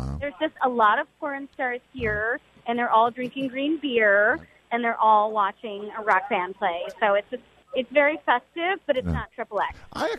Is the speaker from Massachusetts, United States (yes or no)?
no; New York, United States; I'm from New York.